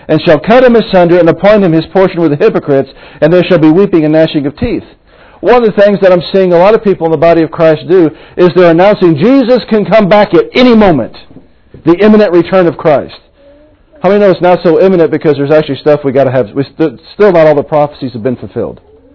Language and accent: English; the Ozarks, United States; I'm from the Ozarks. I find out God be smart, and I be dumb, and I just do what He says.